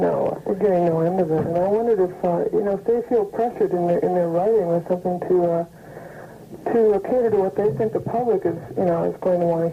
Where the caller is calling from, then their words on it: San Francisco, California, United States; I'm calling from San Francisco.